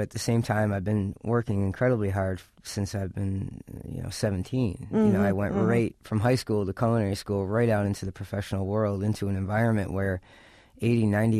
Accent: Michigan, United States; I grew up in Michigan, and one of the things that we used to do when it was a little bit more environmentally acceptable was rake the oak leaves out of our front yard out to the street.

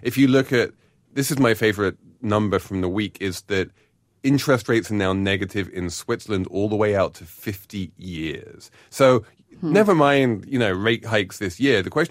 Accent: United Kingdom; Now that the world has fallen apart thanks to my home country of the United Kingdom

